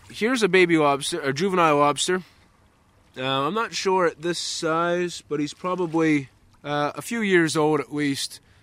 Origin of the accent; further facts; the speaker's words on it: Long Island, Maine, United States; born or raised there